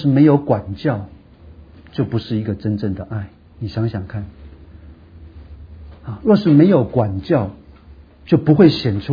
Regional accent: Taiwan; born there; 我出生的地方台湾大概就是要洗掉一半

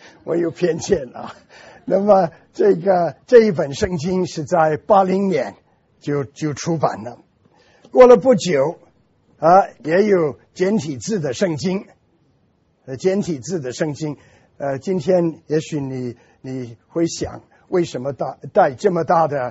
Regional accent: Kaifeng, Henan, China; born there; moved away; 第一次回到中国的时候，已经离开有34年，我是在中国出生的，在河南开封。

